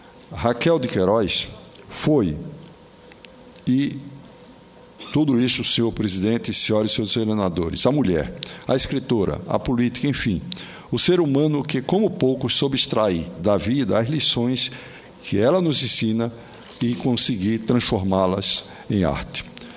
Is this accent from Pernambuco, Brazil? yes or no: yes; Pernambuco, Brazil; só posso concordar como pernambucano que sou